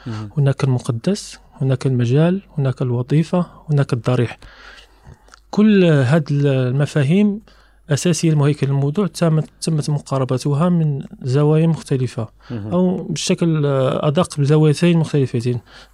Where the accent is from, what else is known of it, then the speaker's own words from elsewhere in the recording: Casablanca, Casablanca-Settat, Morocco; كوني ينتمي لمدينة الدار البيضاء، من مواليد مدينة الدار البيضاء